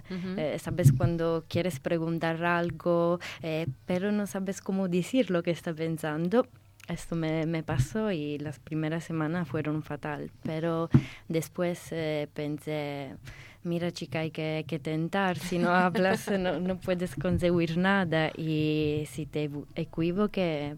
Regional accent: Italy; Spanish is a second language; sin duda me siento una ciudadana italiana, pero también una ciudadana del mundo

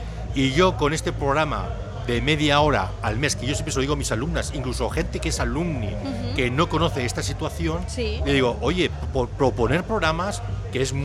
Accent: Crevillent, Valencian Community, Spain; now in Elche, Spain; no soy de Elche, soy de Crevillente, llevo aquí desde el 2004 y bueno, ya mi hijo ya sí que es ilicitano

